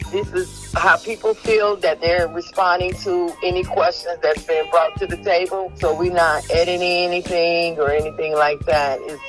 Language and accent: English; Chicago, Illinois, United States; now in Atlanta, United States; I'm originally from Chicago, and I am representing Atlanta, Georgia, where I reside at now.